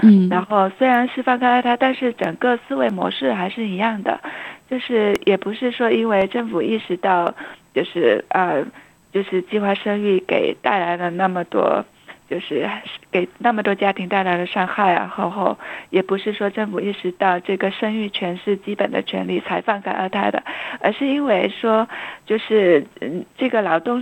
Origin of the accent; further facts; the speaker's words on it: China; 其实我跟南孚都一样是在中国就是出生长大，还要在中国受教育嘛